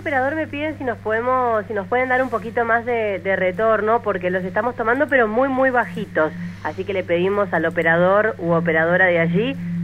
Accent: Mendoza, Argentina; now in Bariloche, Argentina; yo soy de Mendoza y salir de Bariloche en avión siempre implicaba, hasta hace un tiempo, pasar sí o sí por Buenos Aires

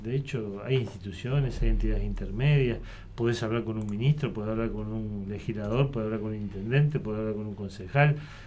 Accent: Buenos Aires, Argentina; now in Patagonia, Argentina; porque soy porteño para los que no saben

